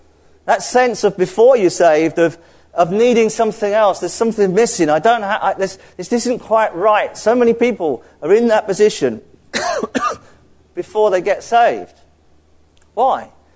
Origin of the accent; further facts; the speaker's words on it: London, United Kingdom; now in Scarborough, United Kingdom; I mean, I love living in Scarborough, but I'm a refugee from London.